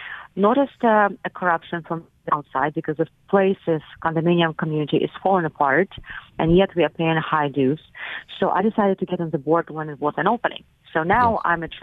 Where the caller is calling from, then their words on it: Florida, United States; I'm calling from Florida. We have a condo in Altamont Springs.